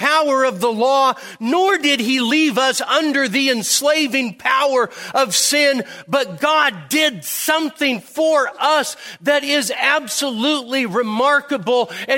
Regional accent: California, United States; I grew up in the Sacramento Valley. I didn't even know it was hot there. I just grew up there, you know? Play wiffle ball all day in 105 degree weather, you know?

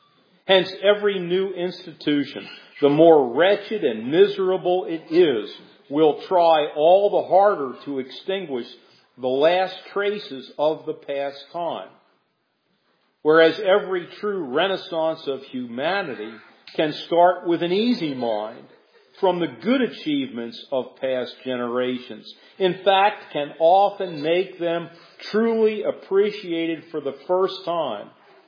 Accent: North Carolina, United States; the monument protection law in my home state of North Carolina

